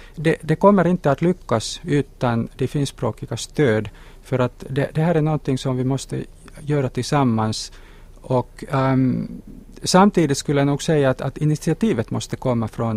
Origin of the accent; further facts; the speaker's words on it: Finland; first language Finnish; Swedish is a second language; jag är finskspråkig och jag har lärt mig svenska enbart i skolan. Jag har väldigt lite kontakt med Svenskfinland